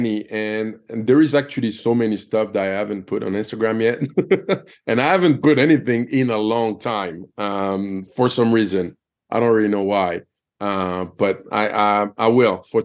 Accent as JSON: {"language": "English", "town": "Bordeaux", "region": "Nouvelle-Aquitaine", "country": "France", "tie": "born or raised there", "said": "I don't know if it's because I grew up in Bordeaux"}